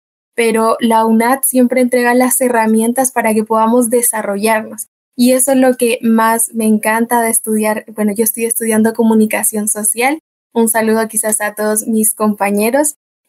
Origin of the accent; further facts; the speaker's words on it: Colombia; now in Chile; en mi caso particular llevo más de la mitad de mi vida viviendo en Chile. Entonces, al principio fue un gran desafío, ya que, bueno, mi experiencia en Colombia es un poco limitada solo con mi familia.